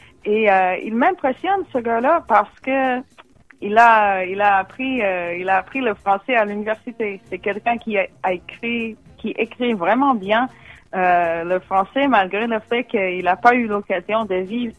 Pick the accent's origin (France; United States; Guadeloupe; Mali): United States; French is a second language; moved away; en tant qu'Américaine, quand j'ai quitté, George Bush, il était toujours président.